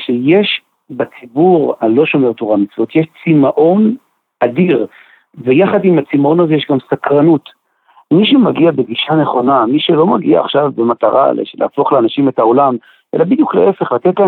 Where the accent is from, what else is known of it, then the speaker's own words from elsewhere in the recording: Rehovot, Central District, Israel; גם בתור ילד גדלתי ברחובות שסך הכל יש שם קהילה חרדית מאוד גדולה